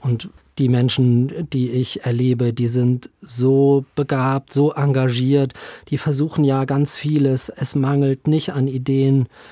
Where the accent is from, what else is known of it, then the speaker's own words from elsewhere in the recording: Herzberg, Germany; Ich bin nicht im Pfarrhaus groß geworden, sondern in der Küsterei.